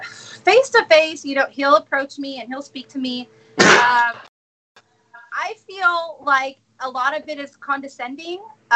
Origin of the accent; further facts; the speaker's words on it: Brownsville, Texas, United States; So I'm here from Brownsville, Texas, born and raised, and I'm a local attorney.